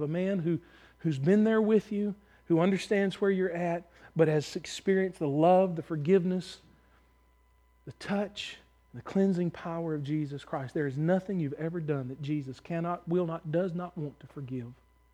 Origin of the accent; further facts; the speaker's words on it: Mississippi, United States; born there; I was born in South Mississippi. I'm more Southern than you are.